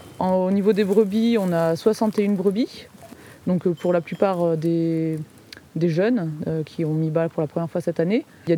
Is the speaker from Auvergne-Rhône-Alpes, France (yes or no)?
yes; Auvergne-Rhône-Alpes, France; Moi je suis née en Ardèche déjà. J'ai grandi en Ardèche